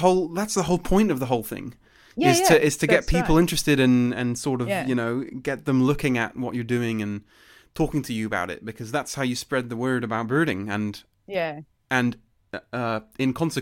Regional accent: Melbourne, Victoria, Australia; I'm from Melbourne

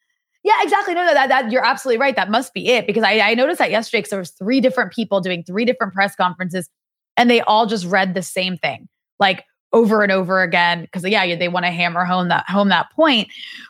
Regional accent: United States; Well, I don't live in the US right now, but I am American.

